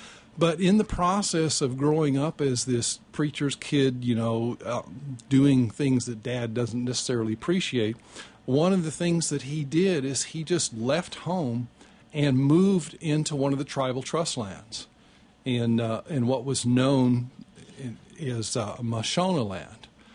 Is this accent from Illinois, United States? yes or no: no; Texas, United States; I mean, I grew up in Texas, you know.